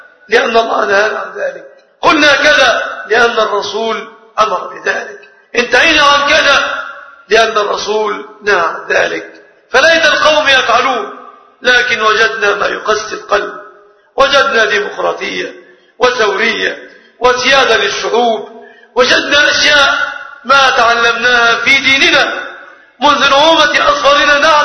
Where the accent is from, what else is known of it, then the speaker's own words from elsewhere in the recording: Egypt; بلادنا مصر